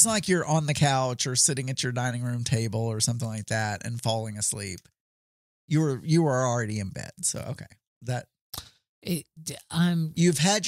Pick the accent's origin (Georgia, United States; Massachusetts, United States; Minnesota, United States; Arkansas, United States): Arkansas, United States; the ones that we had when I was growing up in South Arkansas were so comfortable to walk on.